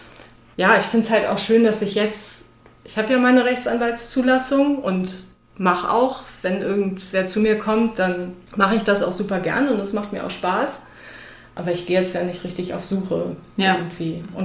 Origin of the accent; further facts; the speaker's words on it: Hamburg, Germany; also born or lived in Mainz; now in Gau-Heppenheim, Germany; Ich komme aus dem Dorf Hamburg über die Großstadt Mainz in die Metropole Gau-Heppenheim.